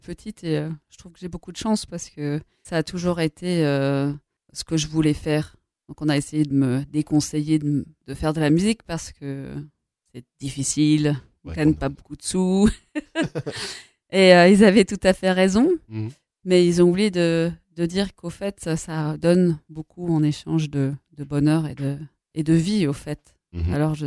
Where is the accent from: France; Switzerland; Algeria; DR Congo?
Switzerland; Sierre, Valais; moved away; De petit. Bah, j'ai grandi à Sierre. J'ai joué dans un groupe de thrash metal en Valais.